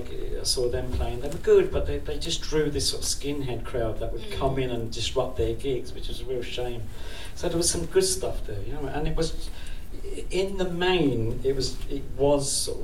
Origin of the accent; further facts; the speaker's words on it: Ireland; we're Irish punks, and we're singing like that, and it's really, really funny.